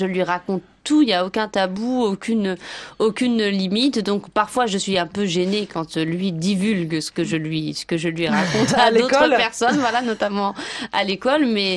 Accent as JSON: {"language": "French", "country": "Morocco", "said": "j'appelle sur le fixe chez moi au Maroc"}